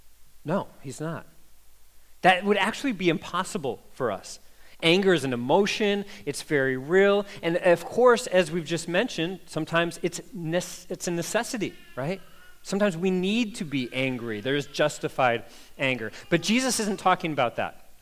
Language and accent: English; Midwest, United States; I grew up in the Midwest. It's not like that in the Midwest. So in the Midwest, we have this thing called Midwest nice, okay?